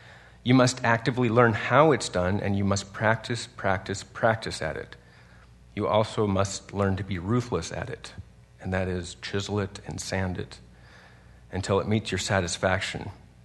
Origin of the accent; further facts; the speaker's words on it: York, Nebraska, United States; Well, you already know that I'm from a little town in Nebraska called York.